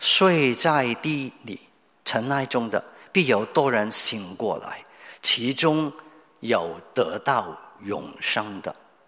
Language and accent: Chinese; Hong Kong; 从海外来的，例如我，余传道一听到我就知道我是从香港过来，听到我的口音